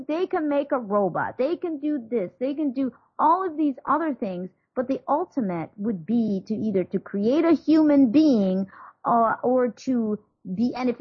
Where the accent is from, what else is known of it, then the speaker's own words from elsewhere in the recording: Jamaica; born there; I was born in Jamaica, but all of a sudden I look, and everything around me at that moment looks like I am in Jamaica